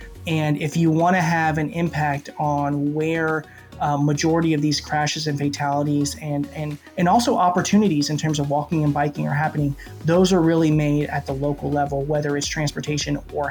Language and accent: English; Raleigh, North Carolina, United States; moved away as an adult; now in Portland, United States; I grew up in Raleigh, North Carolina, went to NC State University, and then moved to Portland in 2013 to attend law school at Lewis and Clark.